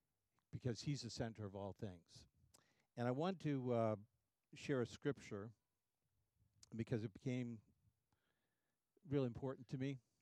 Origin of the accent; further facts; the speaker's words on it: Brockton, Massachusetts, United States; also born or lived in Stoughton; originally are from the South Shore. Cindy and I met in high school, went to Whitman Hanson High School. I was born in Brockton, Mass., the Brockton Hospital, and lived in Stoughton when I was first born.